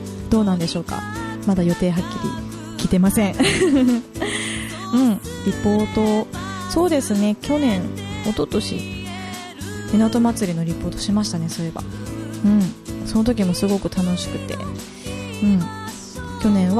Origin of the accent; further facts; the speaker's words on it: Tomakomai, Hokkaido, Japan; 生まれも育ちも苫小牧なんで愛してます。